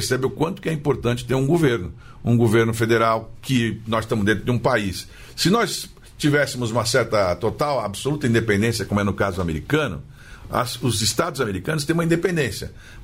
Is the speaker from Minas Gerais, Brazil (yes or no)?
no; São Vicente, São Paulo, Brazil; Como eu sou de São Vicente, a minha próxima agora é Pernambuco mesmo, né?